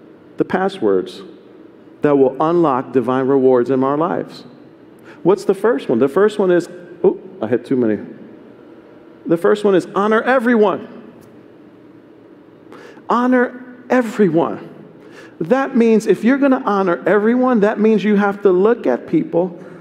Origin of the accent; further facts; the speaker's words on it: New York, United States; Because I'm from New York too, yo. It's in us. It's just in me.